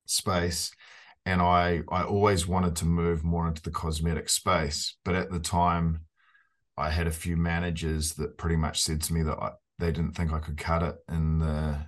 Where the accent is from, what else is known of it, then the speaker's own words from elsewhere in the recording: New Zealand; moved away as an adult; now in Canada; 12 to 13 years ago when I moved to Canada to follow. I'm originally from New Zealand. People can probably hear my accent.